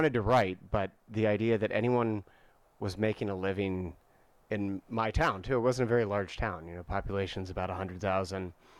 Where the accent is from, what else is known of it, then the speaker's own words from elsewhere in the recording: Bloomington, Indiana, United States; It's set in 1999 in my hometown, which was Bloomington, Indiana.